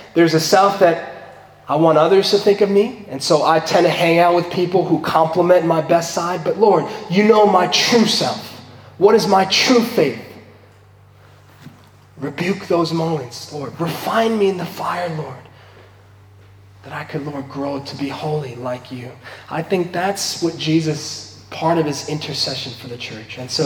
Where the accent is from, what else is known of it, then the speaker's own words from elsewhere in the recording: East Coast, United States; my family's in New York, and I'm from the East Coast originally, so it's been a little over 3 years since I've been here